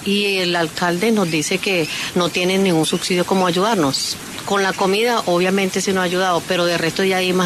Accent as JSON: {"language": "Spanish", "country": "Venezuela", "said": "Bueno, sí, yo soy venezolana, también emigrante."}